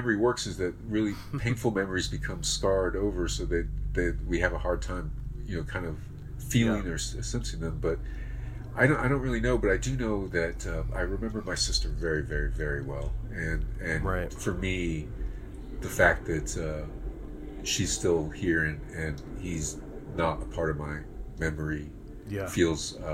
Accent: Miami, Florida, United States; now in Los Angeles, United States; You know, I grew up in Miami, and I've been out here though ever since college.

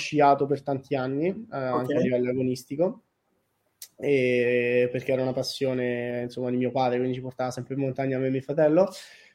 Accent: Rome, Lazio, Italy; Romano di Roma, Romano Doc.

